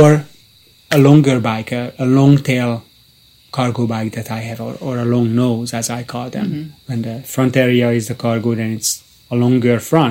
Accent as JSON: {"language": "English", "country": "Hungary", "said": "Yeah, I'm from Hungary originally, and there is my family."}